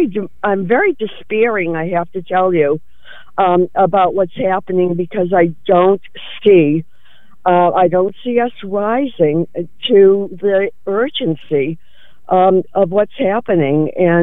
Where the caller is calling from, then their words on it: Massachusetts, United States; Hi, I'm here visiting Portland, but I'm from Massachusetts.